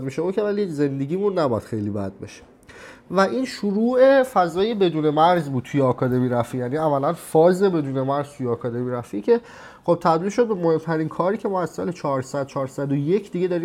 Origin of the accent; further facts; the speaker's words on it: Iran; moved away; من از ایران مهاجرت کردم رفتم، و توی این پروسه ای که من از ایران رفتم